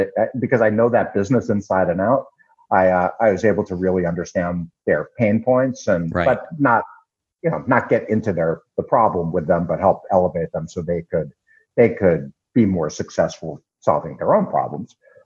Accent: Staten Island, New York, United States; accent: Staten Island; Now, I am from Staten Island. I am a native New Yorker.

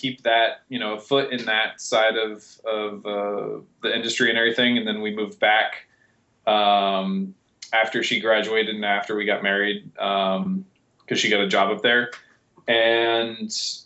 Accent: Montana, United States; Growing up in Montana, I was actually really, I don't know, I hate using the word blessed

